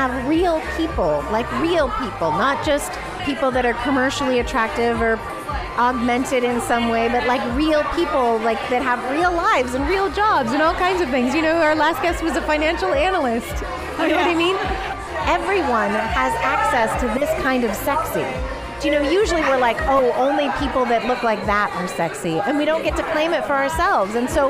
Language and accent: English; Alaska, United States; That's my hometown.